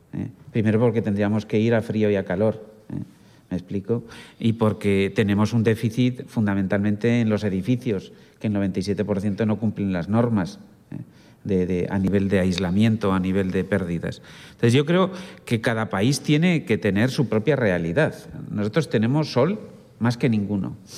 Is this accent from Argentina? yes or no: no; Huesca, Aragon, Spain; Yo soy de la España vacía. Yo soy de Huesca y tenemos 14 habitantes por kilómetro cuadrado. Tenemos que gritar mucho para podernos saludar porque estamos uno muy lejos del otro